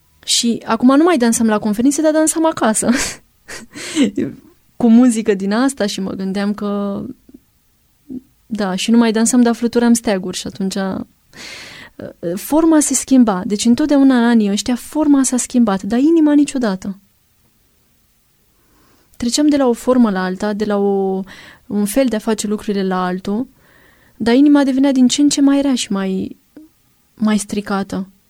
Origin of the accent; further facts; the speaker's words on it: Pitești, Argeș, Romania; Mergeam și în Pitești, de unde sunt eu.